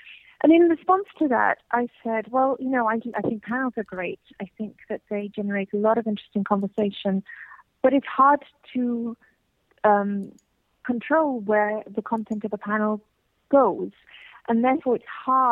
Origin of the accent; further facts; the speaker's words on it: United Kingdom; now in Zurich, Switzerland; I'm based out of Zurich, but I'm originally British.